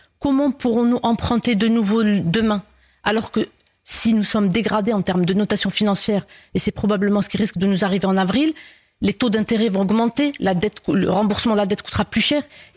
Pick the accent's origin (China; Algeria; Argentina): Algeria; moved away as an adult; now in France; vu que je viens d'Algérie, j'ai fait des études en Algérie, je suis venue en France